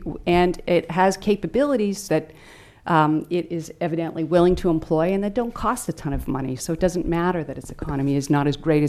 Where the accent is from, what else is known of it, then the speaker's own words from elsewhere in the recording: Canada; because I'm Canadian